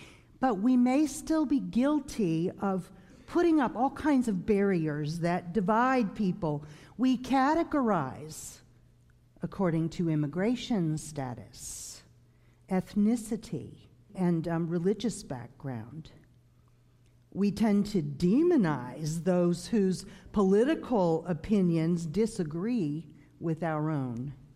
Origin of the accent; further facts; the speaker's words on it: the South, United States; now in Michigan, United States; Now, you may hear from my accent that I'm not a native of Michigan. I grew up in the segregated South, and I remember those signs.